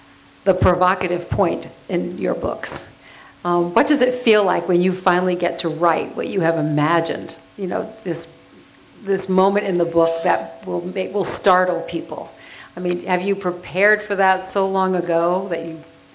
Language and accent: English; Boston, Massachusetts, United States; As a Bostonian and Cantabrigian, everything is always so perfect and so reminiscent.